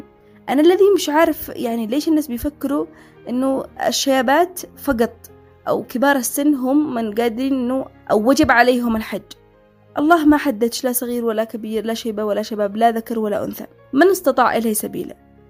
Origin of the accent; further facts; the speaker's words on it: Yemen; صحيح إحنا فاهمين إحنا كمجتمع يمني أو كإنسان عربي بشكل عام